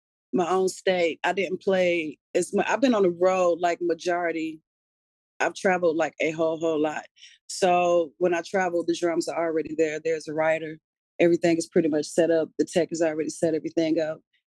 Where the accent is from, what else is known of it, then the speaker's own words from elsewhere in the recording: Atlanta, Georgia, United States; now in Portland, United States; I'm from Atlanta, Georgia.